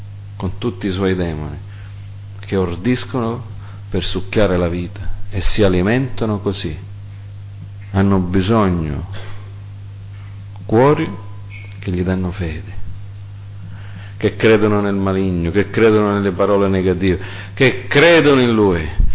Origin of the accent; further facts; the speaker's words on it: United States; Io sono cresciuto in America, la scuola che ho fatto si chiamava Holy Family Catholic School.